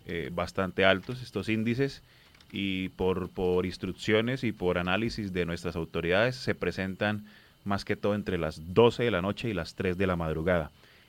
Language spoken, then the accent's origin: Spanish; Santander, Colombia; realmente pues eso no nos deja bien parados como santandereanos, tengo que decirlo